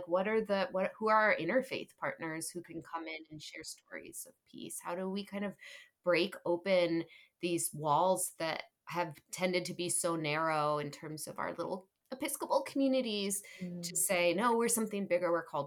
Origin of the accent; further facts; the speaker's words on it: the North, United States; And I'm a Northerner.